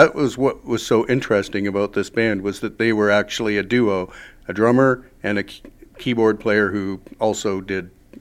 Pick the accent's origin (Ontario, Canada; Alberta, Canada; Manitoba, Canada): Ontario, Canada; London; my hometown. And let me tell you, growing up in London, Ontario, back in the 70s